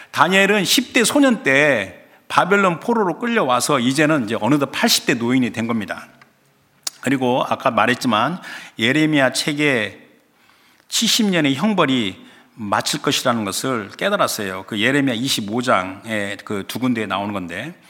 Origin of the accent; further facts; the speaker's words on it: South Korea; 우리는 한국인, 우리의 생긴 게 본토가 한국인이잖아요.